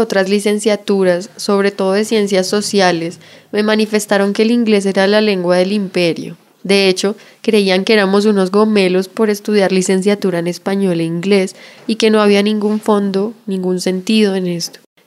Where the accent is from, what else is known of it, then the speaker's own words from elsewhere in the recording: Colombia; somos colombianos aprendiendo una lengua extranjera y siempre lo seremos.